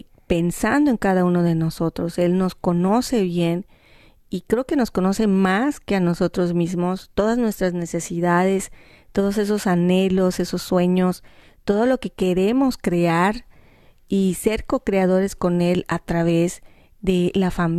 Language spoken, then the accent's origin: Spanish; Yucatán, Mexico; yo como buena yucateca